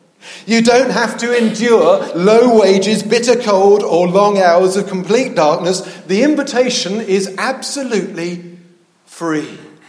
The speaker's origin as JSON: {"language": "English", "town": "Gravesend", "region": "South East England", "country": "United Kingdom", "tie": "born or raised there", "said": "Now, can I tell you, growing up in Gravesend, you don't meet many old Etonians."}